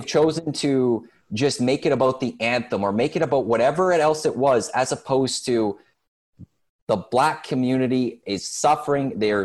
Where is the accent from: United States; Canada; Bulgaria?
Canada; Edmonton, Alberta; I'm born and raised in Edmonton. I'm white. I'm a male.